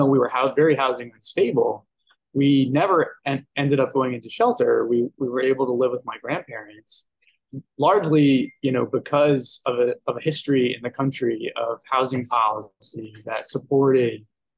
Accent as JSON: {"language": "English", "town": "New Orleans", "region": "Louisiana", "country": "United States", "tie": "born or raised there", "said": "I am originally from New Orleans, and it's where I was born and raised."}